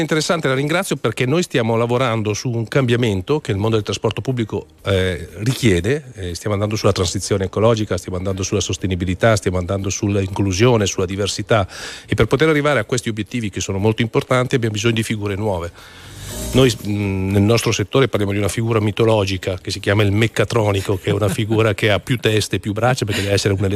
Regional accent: Milan, Lombardy, Italy; sono di Milano, e il tranviere per me era una figura di un certo tipo

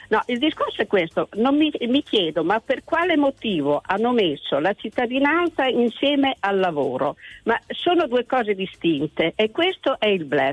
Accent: Forlì, Emilia-Romagna, Italy; Sono di Forlì

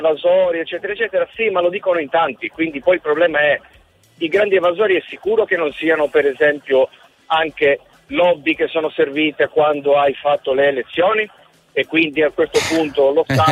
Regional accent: Piazza Armerina, Sicily, Italy; Piazza Armerina

